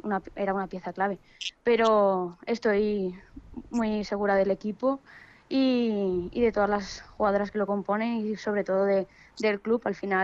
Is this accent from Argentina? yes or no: no; Zaragoza, Aragon, Spain; yo soy de Zaragoza de toda la vida, del Zaragoza y claro, pues es mi hogar y siempre lo será